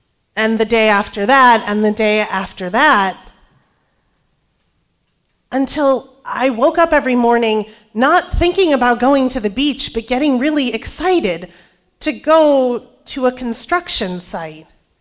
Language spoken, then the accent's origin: English; Michigan, United States; there was another person from my home state of Michigan